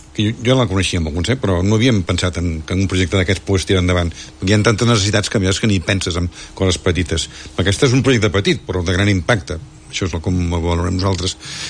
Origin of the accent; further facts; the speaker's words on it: La Floresta, Catalonia, Spain; molta gent del meu poble, que no és un poble, és la Floresta, no?